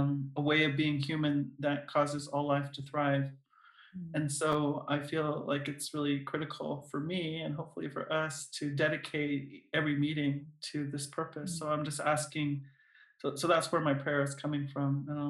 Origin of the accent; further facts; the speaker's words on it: Navajo Nation, United States; So I'll say I'm from Diné Nation, and so I'll greet you in our traditional way